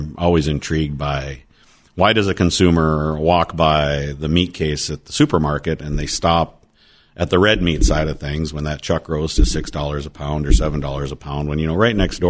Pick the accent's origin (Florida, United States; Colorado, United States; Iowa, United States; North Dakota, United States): North Dakota, United States; Maddock; So yeah, I'm from Maddock. We have a farming and ranching operation there.